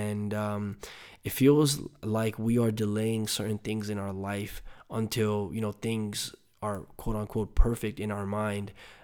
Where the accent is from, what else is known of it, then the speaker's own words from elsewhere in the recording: Nepal; moved away; I was an immigrant from Nepal, so I used to go to the dollar store and buy a $1 recorder and still make it sound good, right?